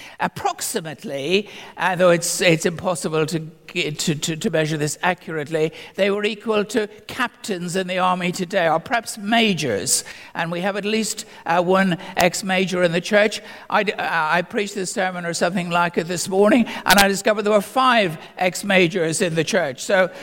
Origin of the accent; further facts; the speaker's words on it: Ireland; That was a way on a different scale from what I was brought up in Southern Ireland long ago.